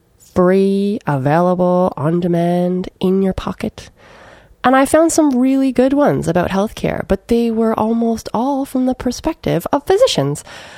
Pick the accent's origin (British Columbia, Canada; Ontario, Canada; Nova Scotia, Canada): Ontario, Canada; Thunder Bay; I grew up in Thunder Bay, a small city on the north shore of Lake Superior. So rivers, lakes, boreal forest, we spent a lot of time outside in all seasons, lots of skiing, lots of winter.